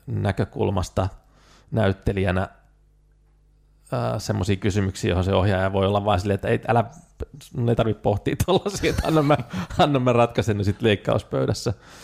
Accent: Vantaa, Uusimaa, Finland; että pysty lapsena siellä Vantaalla, niin faija toi videokameran viikonloppuisin töistä kotiin

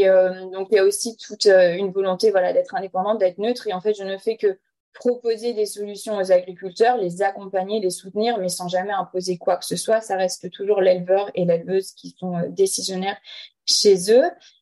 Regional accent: Brittany, France; donc je suis bretonne, j'ai 30 ans

